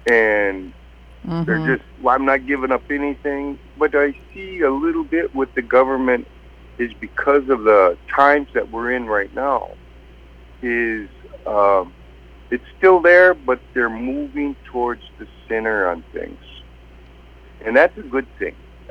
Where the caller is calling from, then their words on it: Duluth, Minnesota, United States; Oh, I live in Duluth. Right now I'm sitting on my front porch.